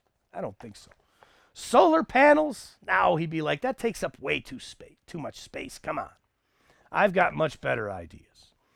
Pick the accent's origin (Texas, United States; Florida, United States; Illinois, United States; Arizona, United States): Texas, United States; I grew up in the Permian Basin, which literally qualifies as the armpit of the nation. It's extreme low elevation and its location right there in the armpit area.